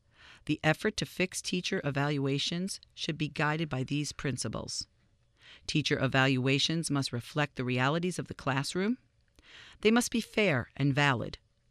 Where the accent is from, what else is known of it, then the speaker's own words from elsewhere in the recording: Harrison, United States; taught special education in my hometown of Harrison